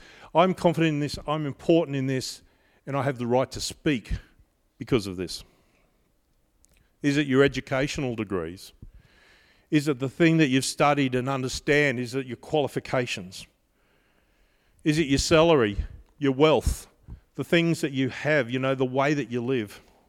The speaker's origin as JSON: {"language": "English", "country": "Australia", "said": "everything you've done is worthless and useless because I'm from Australia and you're not"}